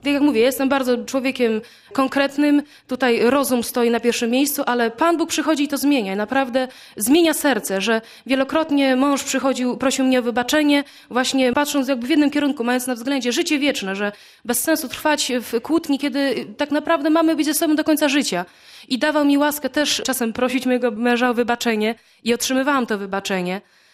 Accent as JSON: {"language": "Polish", "town": "Lublin", "region": "Lublin Voivodeship", "country": "Poland", "said": "jestem z Lublina, mam 33 lata."}